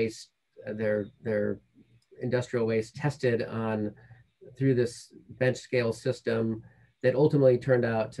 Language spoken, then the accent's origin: English; Yakima, Washington, United States; I went back and lived in the town I grew up in Yakima, Washington for about a year, and worked in my parents' restaurant.